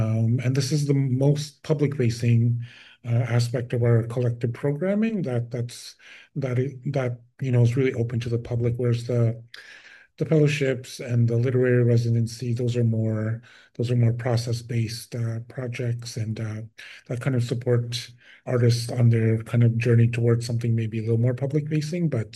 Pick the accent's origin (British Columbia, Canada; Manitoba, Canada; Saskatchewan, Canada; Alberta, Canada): Saskatchewan, Canada; moved away; I'm from the Midwest. I'm from northern Saskatchewan, but I moved here maybe about 2012, so 14 years ago. So I've been in southern Ontario since then.